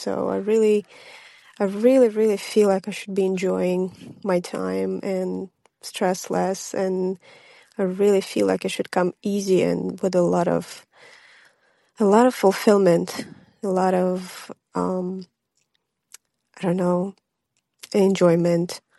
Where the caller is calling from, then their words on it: Kent, Washington, United States; I'm recording from Kent, Washington, so close to Seattle.